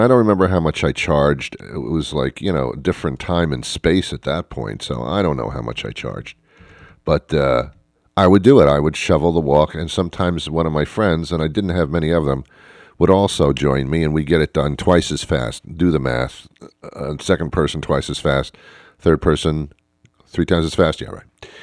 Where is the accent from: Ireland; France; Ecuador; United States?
United States; Teaneck, New Jersey; I was brought up in Teaneck, New Jersey. Yeah, I know. I'm proud enough to say it. Teaneck, New Jersey, it's on Route 4.